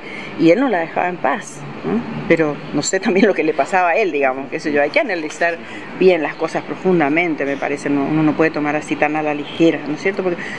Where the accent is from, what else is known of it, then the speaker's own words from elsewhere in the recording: Puerto Iguazú, Misiones, Argentina; Ahí en Barrio Malvinas, estamos en el mismo barrio. Así que la conozco así, de Iguazú, digamos que somos de Iguazú.